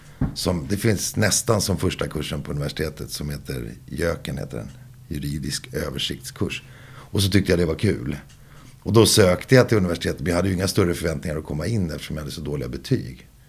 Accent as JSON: {"language": "Swedish", "town": "Stockholm", "region": "Stockholm County", "country": "Sweden", "tie": "born or raised there", "said": "jag tycker … från Enskede. Alltså en helt vanlig kille som växte upp i en förort i Stockholm."}